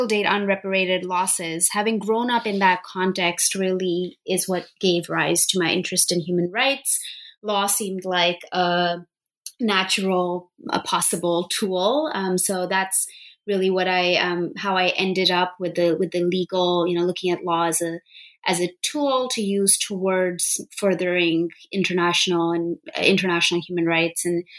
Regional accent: Punjab, India; I grew up in Punjab as a young girl, as a young woman, and as a young Sikh girl. And this was in Punjab in the 80s and 90s. And we're talking about Punjab on the Indian side.

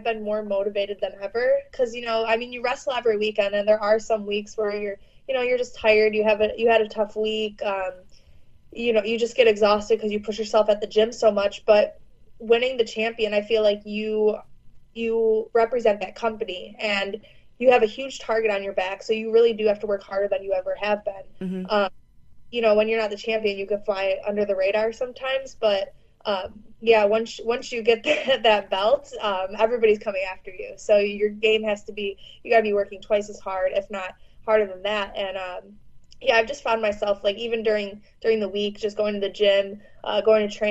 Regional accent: Chicago, Illinois, United States; pretty much, because I grew up in Chicago.

